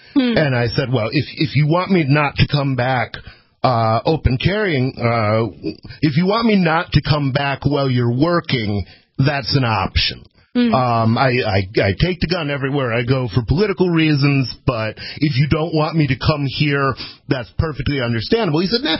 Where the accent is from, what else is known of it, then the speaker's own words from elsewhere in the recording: Ann Arbor, Michigan, United States; because I grew up in Ann Arbor, Michigan.